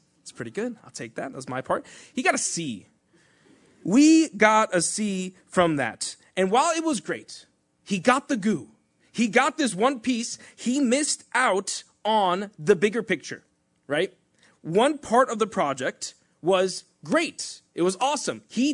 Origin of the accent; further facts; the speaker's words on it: Elizabeth, New Jersey, United States; Me and my partner, Sebastian, I grew up in Elizabeth. I'm Hispanic.